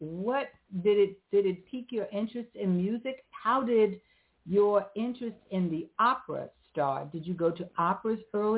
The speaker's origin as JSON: {"language": "English", "country": "United States", "said": "and of course being American, trying to conquer all the different languages"}